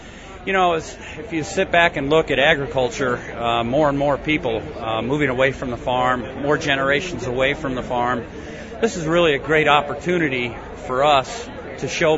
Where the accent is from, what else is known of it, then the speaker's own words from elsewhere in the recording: Fairbury, Illinois, United States; I'm from Livingston County. Work for a hog farm. I'm also a grower for that same farm. My hometown is right now presently Fairbury, but I've been raised all over the world, really.